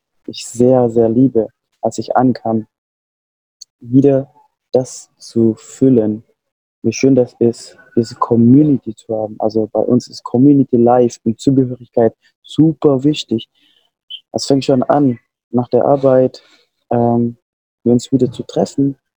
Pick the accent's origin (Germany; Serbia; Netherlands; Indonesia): Indonesia; West Java; first language Sundanese; German is a second language; Also ich rede aus meinem Heimatland, wo ich herkomme, ist auch andere Sprache und das ist Sundanesisch.